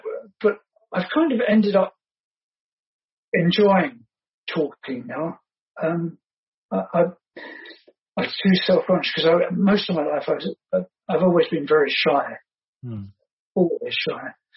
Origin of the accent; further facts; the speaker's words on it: East Barnet, London, United Kingdom; born there; I'm just jumping all over the place, and I'm not doing the I was born in East Barnet on the.